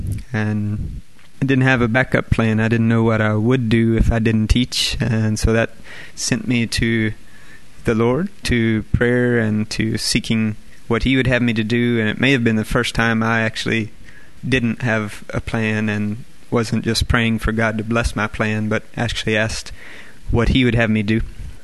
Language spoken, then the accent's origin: English; Hardinsburg, Kentucky, United States; now in West Africa; Well, I'm from Hardinsburg, Kentucky, a small town, and I was going to the University of Kentucky studying math education and thought I wanted to be a teacher.